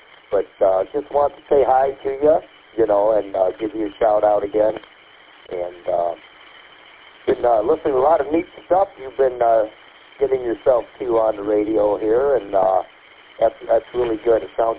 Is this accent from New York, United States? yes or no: no; Virginia, United States; from Virginia.